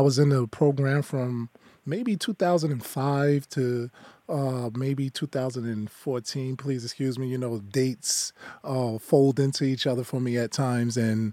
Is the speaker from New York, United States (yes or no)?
yes; New York City, New York, United States; So I grew up in Brownsville, Brooklyn, in New York. It was rated one of the most violent areas in New York City